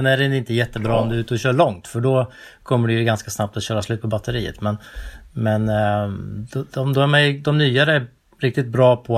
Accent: Karlskoga, Örebro County, Sweden; Jag är från Karlskoga med Gällåsbanan, så där hängde man ju som liten.

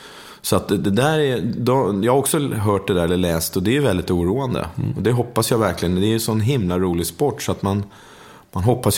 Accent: Tumba, Stockholm County, Sweden; born or raised there

